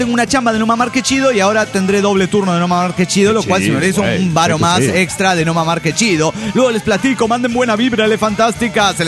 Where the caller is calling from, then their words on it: Mexico City, Mexico; Hola, soy el anestesiólogo del DF mexicano.